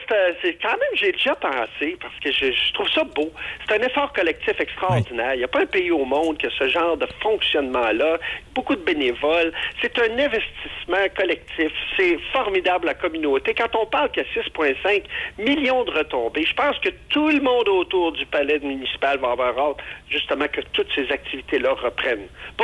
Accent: Saguenay, Quebec, Canada; moved away; je suis parti du Saguenay, mais le Saguenay n'est pas sorti de moi, ça, c'est sûr.

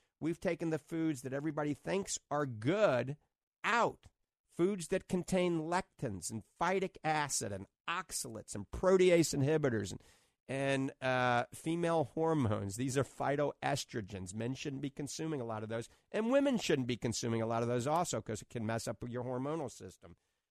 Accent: New Orleans, Louisiana, United States; accent: New Orleans; That's my New Orleans accent coming out.

